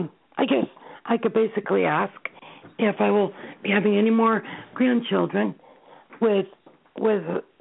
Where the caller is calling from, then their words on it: Connecticut, United States; Connecticut.